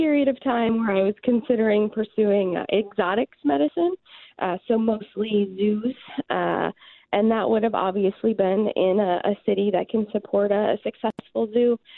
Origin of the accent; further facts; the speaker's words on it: Wisconsin, United States; I was born and raised in Eustis Ford, Ended up going to undergrad up in northern Wisconsin at UW River Falls, and then life took me to Missouri for vet school, so I got to come back home to practice.